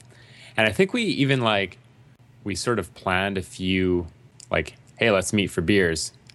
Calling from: Edmonton, Alberta, Canada; I'm calling from Edmonton.

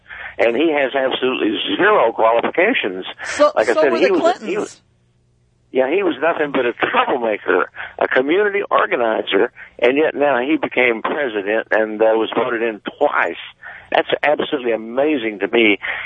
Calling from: Cleveland, Tennessee, United States; This is Cleveland, Tennessee.

